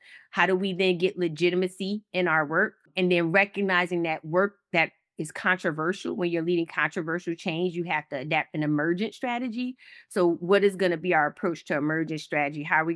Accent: the North, United States; now in US South; being a Northerner, coming from the North to the South to lead for racial equity?

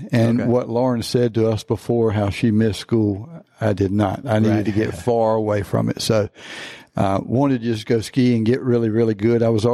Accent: Wilmington, North Carolina, United States; also born or lived in Breckenridge, Colorado; But I grew up in the Wilmington area. Went to Breckenridge, Colorado after college, and that's where I found my wife of 32 years.

